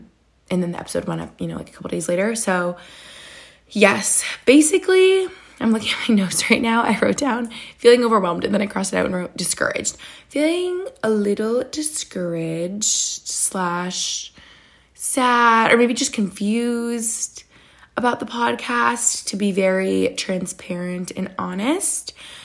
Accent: New York, United States; I'm biased because I'm from New York State where you have like all the seasons.

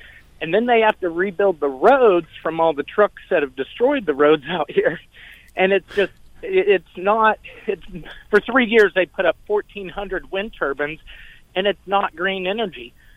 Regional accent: Texas, United States; Well, I'm from Texas, but I've been working out in eastern New Mexico for about 3 years now on a wind turbine farm

